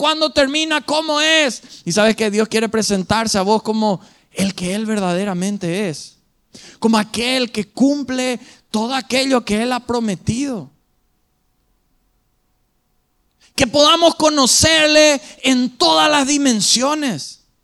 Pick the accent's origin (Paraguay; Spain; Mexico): Paraguay; uno se identifica con la bandera rojo y blanco y azul, y uno se identifica como paraguayo, y qué bendición lo que podemos ser paraguayos.